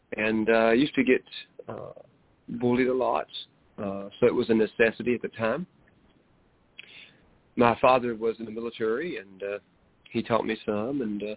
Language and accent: English; Kentucky, United States; I am from Kentucky, born and raised.